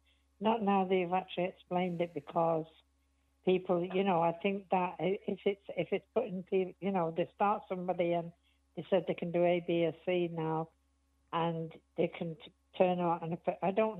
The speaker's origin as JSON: {"language": "English", "region": "England", "country": "United Kingdom", "moved": "yes", "said": "I'm from England, but I've been over here for 25 years."}